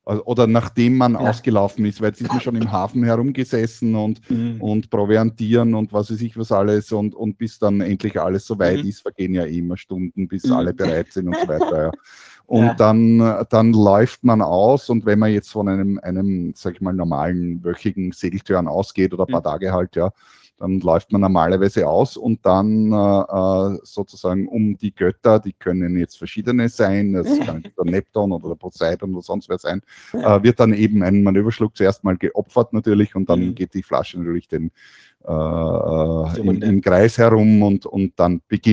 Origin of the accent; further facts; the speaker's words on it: Austria; ich bin ja aus Österreich